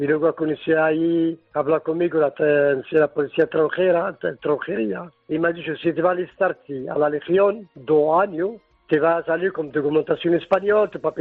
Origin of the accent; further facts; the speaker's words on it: Algeria; moved away; also born or lived in Jerusalem, Palestine / France; Yo nací en Jerusalén, de palestino. Mi madre tiene familia en Argelia. Cuando tenía 9 años, con problemas de la guerra, y me han llevado mi familia, me han llevado para Argelia.